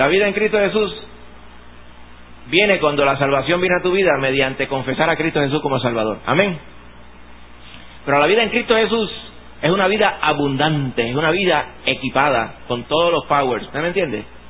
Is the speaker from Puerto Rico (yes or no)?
yes; Puerto Rico; No es que nosotros somos puertorriqueños y después cristianos